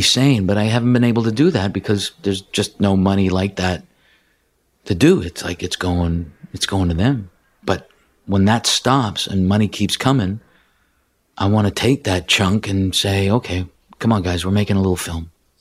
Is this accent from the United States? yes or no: no; Ontario, Canada; But no, growing up in Ontario, you just taught a little French in school and that was it.